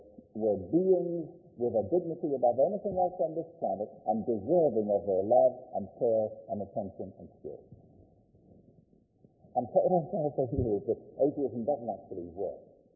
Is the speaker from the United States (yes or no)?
no; Guernsey; born there; as I was born in Guernsey